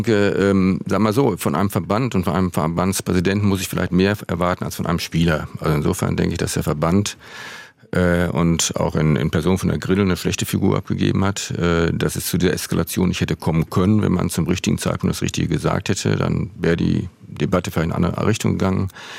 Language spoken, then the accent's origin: German; North Rhine-Westphalia, Germany; Und ich komme selber aus dem Ruhrgebiet